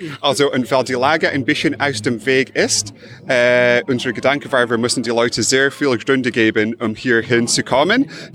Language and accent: German; Scotland, United Kingdom; German is a second language; wir kommen hier aus Schottland